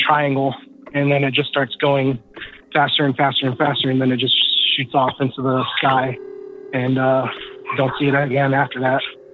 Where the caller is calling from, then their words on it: Port Orchard, Washington, United States; I'm calling from Port Orchard, Washington.